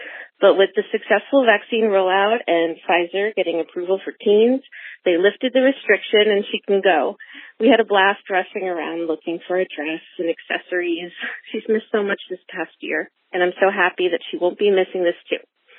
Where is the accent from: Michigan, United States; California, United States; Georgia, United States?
Michigan, United States; Lansing; I am from Lansing, Michigan